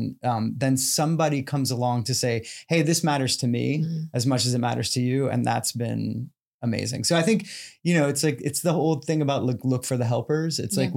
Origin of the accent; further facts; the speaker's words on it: Miami, Florida, United States; I grew up in Miami and shout out Miami-Dade Public Schools and the magnet programs.